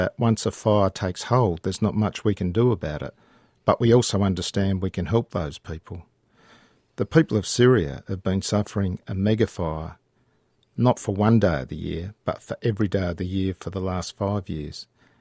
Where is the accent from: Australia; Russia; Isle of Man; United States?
Australia; Well, as an Australian, I think, firstly, we view these people through the reportage from the media